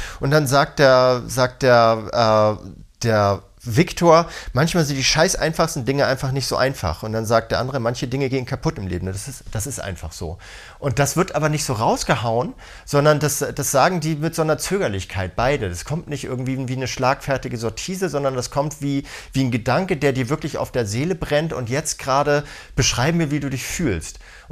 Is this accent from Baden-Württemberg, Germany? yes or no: no; Hamburg, Germany